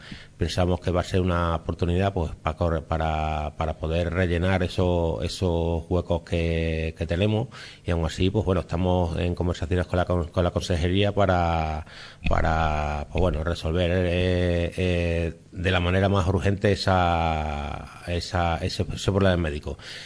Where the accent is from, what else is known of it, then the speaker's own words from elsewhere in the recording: Castile and León, Spain; que yo vengo de Castilla y León